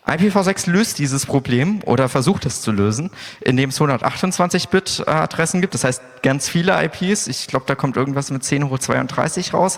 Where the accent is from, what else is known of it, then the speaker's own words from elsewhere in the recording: Karlsruhe, Baden-Württemberg, Germany; ich komme aus Karlsruhe, bin häufig in Zügen zu finden.